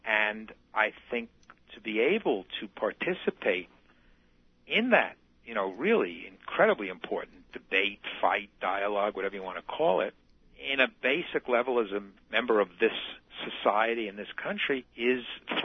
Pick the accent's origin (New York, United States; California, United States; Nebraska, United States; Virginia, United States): New York, United States; Well, I'm from New York, number one.